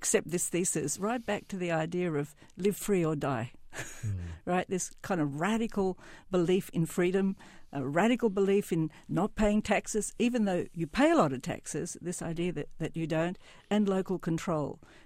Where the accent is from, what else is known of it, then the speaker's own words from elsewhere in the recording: Australia; you mentioned my growing up in Australia.